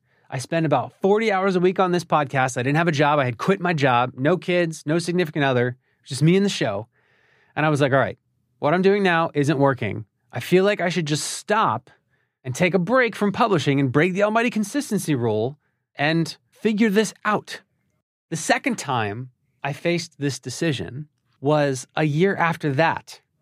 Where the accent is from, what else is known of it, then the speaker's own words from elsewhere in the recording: Philadelphia, Pennsylvania, United States; That show was called Philly Who. It's about my hometown of Philadelphia.